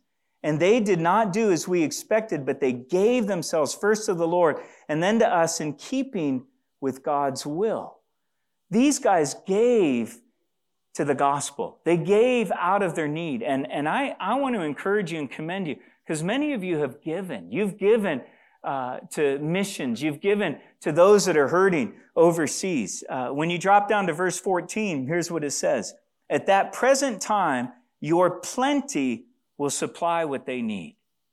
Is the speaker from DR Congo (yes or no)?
yes; DR Congo; You know, I grew up in the Congo. I grew up around poverty.